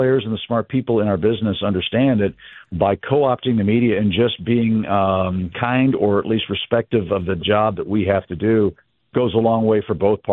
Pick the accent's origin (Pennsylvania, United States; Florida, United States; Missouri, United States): Missouri, United States; St. Louis; And look, I grew up in St. Louis. I was born and raised there.